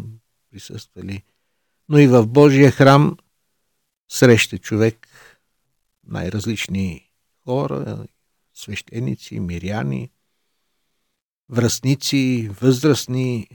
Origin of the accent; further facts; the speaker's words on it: Sofia, Sofia City, Bulgaria; born there; роден съм на 23 юли 1958 година в София.